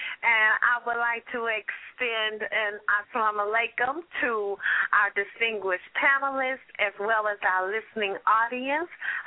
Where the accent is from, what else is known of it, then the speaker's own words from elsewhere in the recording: West Coast, United States; moved away; Okay, now, you know, I'm originally from the West Coast, and when I moved to Texas back in the 70s, they pronounced the city as Nawlins.